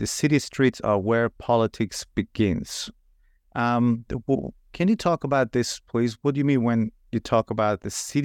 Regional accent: Iran; I'm originally from Iran myself

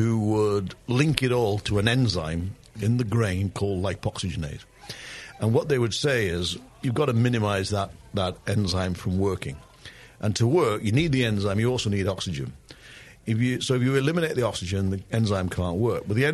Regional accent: England, United Kingdom; But I'm English.

